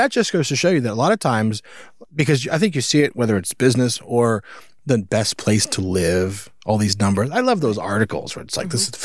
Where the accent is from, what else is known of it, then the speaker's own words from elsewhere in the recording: New York, United States; I mean, I'm originally from New York, which is probably 10 times worse than Boulder.